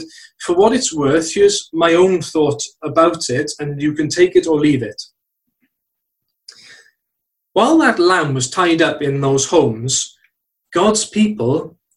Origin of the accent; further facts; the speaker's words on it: Wales, United Kingdom; It's not like the lambs that I was used to seeing growing up in South Wales valleys.